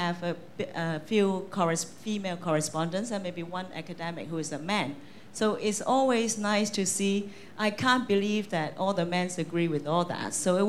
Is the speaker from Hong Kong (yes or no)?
yes; Hong Kong; from Hong Kong.